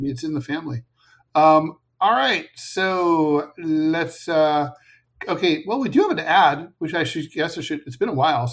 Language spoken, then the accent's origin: English; Ohio, United States; or like in my hometown in Ohio